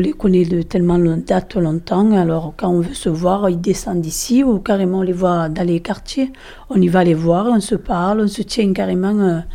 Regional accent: Marseille, Provence-Alpes-Côte d'Azur, France; On est nés là, on n'est pas vraiment des, comment on dit, des voyageurs. On a vécu toute la vie ici sur Marseille, quoi. On est Marseillais et fiers de l'être.

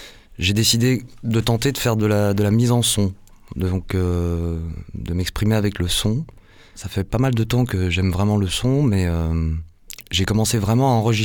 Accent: Perpignan, Occitanie, France; Alors je viens de Perpignan déjà.

